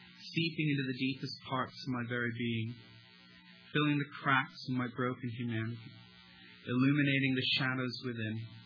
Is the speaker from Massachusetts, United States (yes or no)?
no; Delaware, United States; I'm from Delaware.